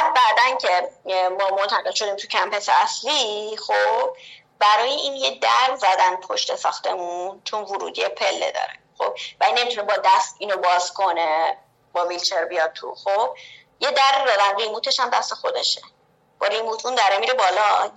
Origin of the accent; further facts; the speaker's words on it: Iran; moved away; من از روزی که از ایران اومدم دیگه پاشنه بلند نمیشم